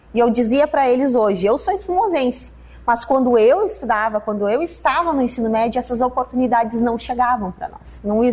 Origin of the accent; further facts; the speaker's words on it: Júlio Cardoso, Rio Grande do Sul, Brazil; Então, eu sou daqui, sou natural daqui, natural de Júlio Cardoso, mas quando eu estava com 14, 15 anos, eu tive a oportunidade de, através da escola, de uma atividade da escola, ir para Porto Alegre.